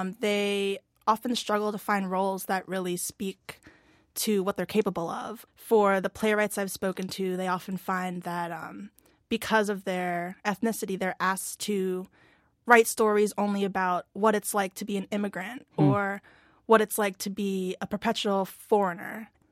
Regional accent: United States; As a Filipino American myself, it's hard to find community here.

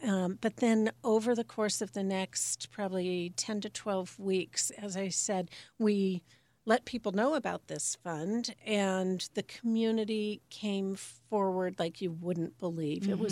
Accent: Seattle, Washington, United States; And I'm from Seattle, and my mother said

